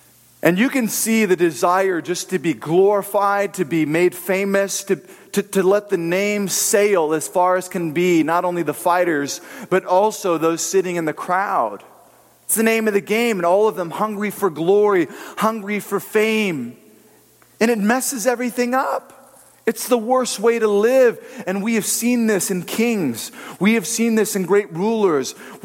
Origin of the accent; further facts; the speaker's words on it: Riverside, California, United States; traveling back to where I was born and raised in Riverside.